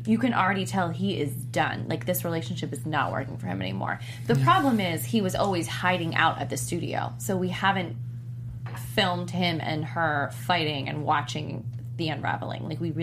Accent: East Coast, United States; but I am from the East Coast

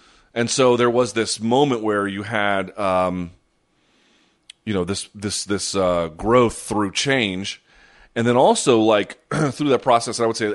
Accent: New Delhi, Delhi, India; born there; Yes, I was born in New Delhi, India.

